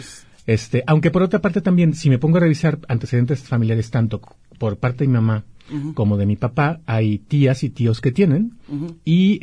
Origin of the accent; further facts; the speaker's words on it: Guadalajara, Jalisco, Mexico; born there; Sí, pues mira, nací aquí en Guadalajara, nací en el barrio del Retiro.